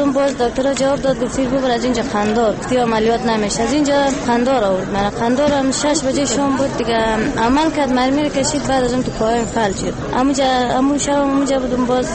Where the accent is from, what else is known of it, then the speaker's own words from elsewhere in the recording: Gizab, Daykundi, Afghanistan; اصلی ولایت ما از گذاب هست. بازار فیلن دورزگان زندگی میکنم.